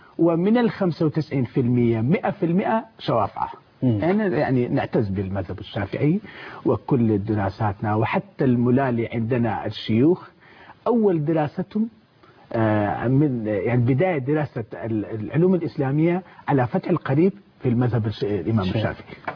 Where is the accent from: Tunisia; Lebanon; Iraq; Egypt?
Iraq; Kurdistan Region; واللي موجود في العراق، نحن وأنا جزء من العراق ولنا حكومة إقليمية في داخل الدولة الاتحادية العراقية